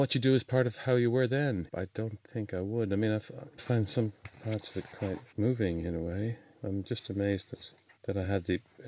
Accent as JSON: {"language": "English", "town": "Sligo", "region": "Connacht", "country": "Ireland", "tie": "born there", "said": "I was born in Sligo, where W.B. Yeats was born and lived."}